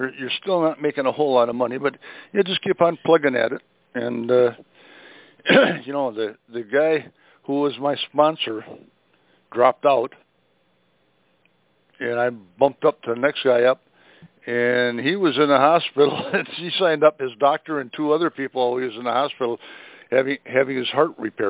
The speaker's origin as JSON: {"language": "English", "town": "Eau Claire", "region": "Wisconsin", "country": "United States", "tie": "born or raised there", "also_born_or_lived": "Madison / Antigo", "said": "I grew up in Wisconsin, Eau Claire, Madison, Antigo, Eau Claire, Madison, you know."}